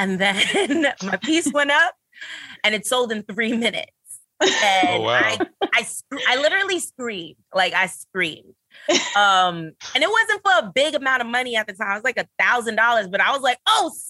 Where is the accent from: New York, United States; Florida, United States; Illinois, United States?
New York, United States; Brooklyn; I'm a Brooklyn girl. I'm from Flatbush.